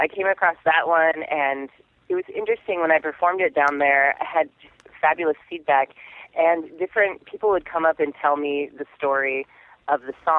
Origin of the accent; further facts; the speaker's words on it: Anchorage, Alaska, United States; I grew up in Anchorage, which is a city of over 300,000 people. Now I live in a village that is not connected by road to any other community, and there's less than 500 here.